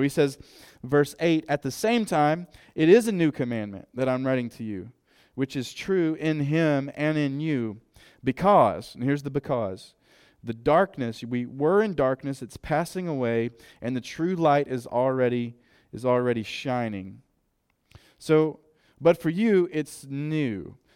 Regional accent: South Carolina, United States; I'm from South Carolina, and we are the Palmetto State

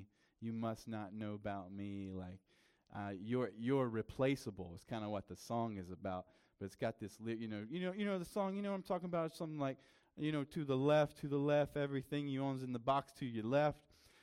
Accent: South Carolina, United States; This is something from kind of my hometown. We have this beautiful mountain. You guys know I'm like a hillbilly from South Carolina, right? So this is one of our mountains. It's called Table Rock.

